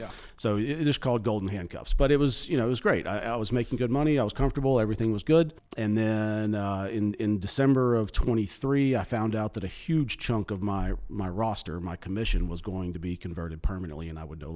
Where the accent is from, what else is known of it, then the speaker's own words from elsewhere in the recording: Hoover, Alabama, United States; So I'm born and raised in Hoover.